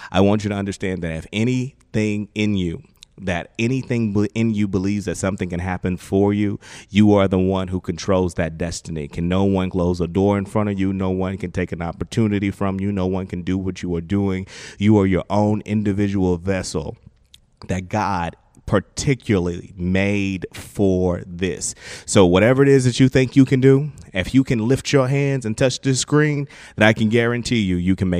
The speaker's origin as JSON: {"language": "English", "town": "Dallas", "region": "Texas", "country": "United States", "said": "I'm from South Dallas."}